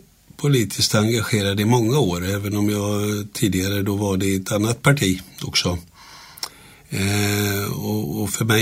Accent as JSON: {"language": "Swedish", "town": "Vimmerby", "region": "Kalmar County", "country": "Sweden", "tie": "born or raised there", "said": "Nej, jag kommer ju ursprungligen ifrån Vimmerby, så jag är ju smålänning."}